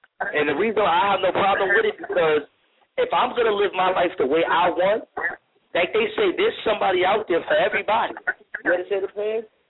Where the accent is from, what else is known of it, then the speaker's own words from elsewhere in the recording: Bronx, New York, United States; I'm from the Bronx.